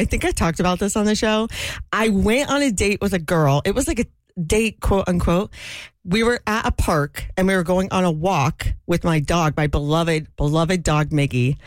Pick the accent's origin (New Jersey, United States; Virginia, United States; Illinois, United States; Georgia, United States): Georgia, United States; Atlanta; And I said, I'm from Atlanta.